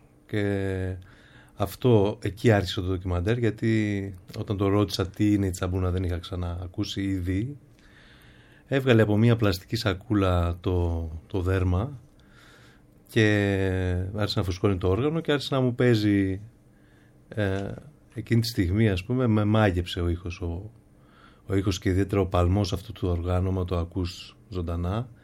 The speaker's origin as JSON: {"language": "Greek", "region": "Epirus", "country": "Greece", "said": "Εγώ κατάγομαι από την Ήπειρο. Ο πατέρας μου κατάγεται από Ζαγοροχώρια, η μητέρα μου από ένα χωριό της Πρωτείας κοντά στην Ιγουμενίτσα."}